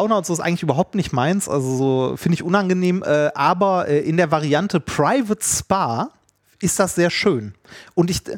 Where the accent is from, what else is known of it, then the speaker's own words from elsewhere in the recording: Germany; Also da verstehe ich als Deutscher teilweise nicht mal.